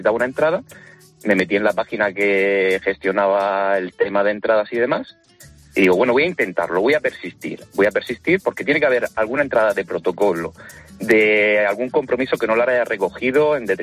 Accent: Murcia, Region of Murcia, Spain; yo me encontraba por circunstancias en Madrid, yo soy de Murcia

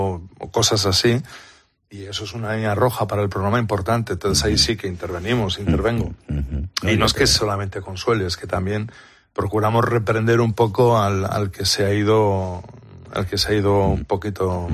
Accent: Bilbao, Basque Country, Spain; soy de Bilbao.

